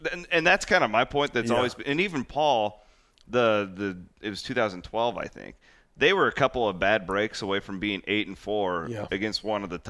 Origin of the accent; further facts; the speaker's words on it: Iowa, United States; I mean, because a guy like me, I grew up in Iowa State, would go to bowl games